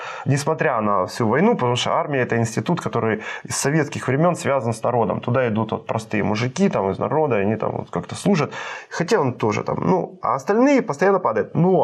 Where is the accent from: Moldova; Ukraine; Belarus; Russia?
Ukraine; Melitopol, Zaporizhzhia Oblast; вот, например, Мелитополь, да, откуда я родом